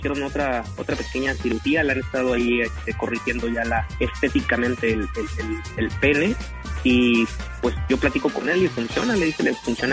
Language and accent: Spanish; Michoacán, Mexico; now in Tijuana, Mexico; yo soy el que salí corriendo allá de Michoacán y me vine acá para Tijuana.